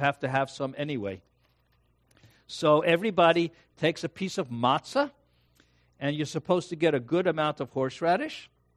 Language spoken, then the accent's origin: English; New York City, New York, United States; I'm Jewish from New York City, and every year when we did Passover